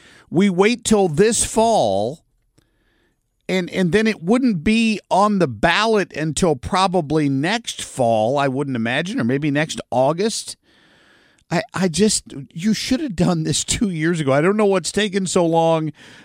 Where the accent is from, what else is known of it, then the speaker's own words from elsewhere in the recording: Ohio, United States; Of course, I grew up in Ohio, so I was there many years ago.